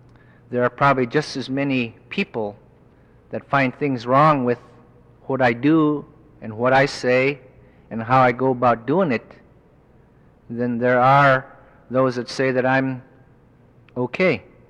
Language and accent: English; Deering, Alaska, United States; I am an original product of growing up in Deering. I never learned to speak Eskimo because as much as my mother and my relatives, my parents spoke it, it was not taught to me